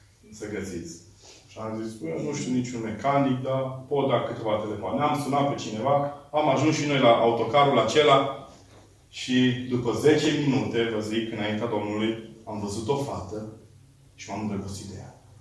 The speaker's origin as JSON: {"language": "Romanian", "town": "Petroșani", "region": "Hunedoara County", "country": "Romania", "said": "mă plimbam prin Petroșani, orașul de unde sunt eu."}